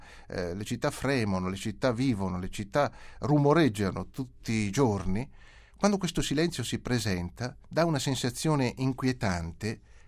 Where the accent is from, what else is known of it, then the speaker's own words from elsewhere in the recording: Lombardy, Italy; now in Rome, Italy; Io non sono romano, sono lombardo, sono romano d'adozione perché ormai da quasi 20 anni vivo in questa città. Non ho mai imparato a parlare romano